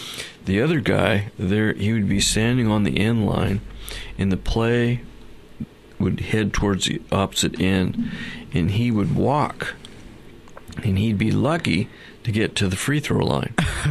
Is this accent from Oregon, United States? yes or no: yes; Portland, Oregon, United States; born there; also born or lived in Hood River; I was born in Portland. But I lived for 33 years in Hood River.